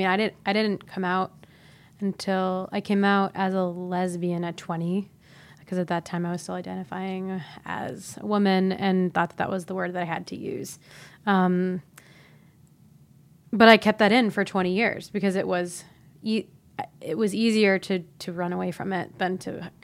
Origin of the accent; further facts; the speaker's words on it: Ohio, United States; I grew up in Ohio, so not Texas, but similar, I think, in like the being in the middle of the country